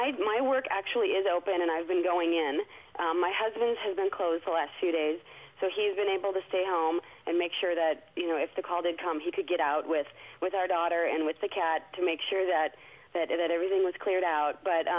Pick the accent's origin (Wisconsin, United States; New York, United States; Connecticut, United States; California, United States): Wisconsin, United States; North Fond du Lac; now in San Marcos, United States; I am. I'm originally from North Fond du Lac.